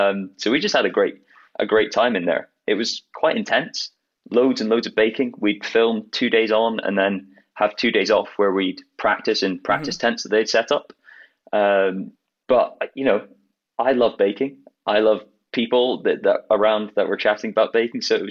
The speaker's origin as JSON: {"language": "English", "town": "Edinburgh", "region": "Scotland", "country": "United Kingdom", "said": "So I'm from Edinburgh in Scotland, which we don't get particularly hot summers."}